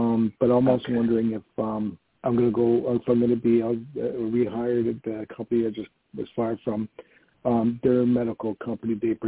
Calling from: New York, United States; from New York.

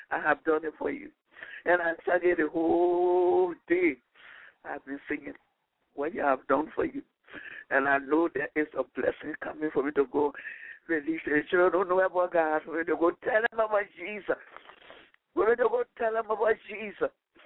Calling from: Atlanta, Georgia, United States; I'm calling from Atlanta, Georgia.

